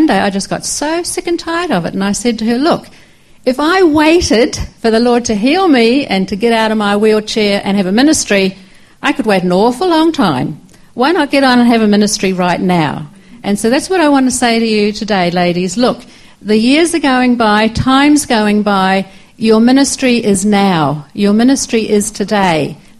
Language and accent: English; Sydney, New South Wales, Australia; born there; I was born at the end of the war, and that's the Second World War. And I was born in Sydney, Australia.